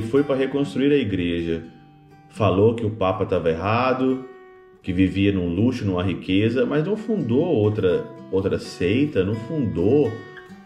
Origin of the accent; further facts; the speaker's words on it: Ouro Branco, Minas Gerais, Brazil; Perto de Ouro Branco, minha cidade natal, em Minas Gerais.